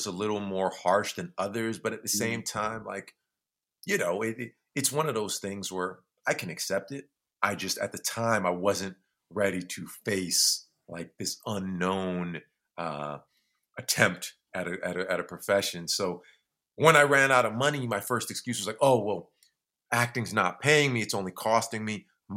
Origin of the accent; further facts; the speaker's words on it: St. Paul, Minnesota, United States; moved away as an adult; So I grew up in the Twin Cities, like mostly St. Paul side, for those who know, like the Minneapolis-St. Paul area.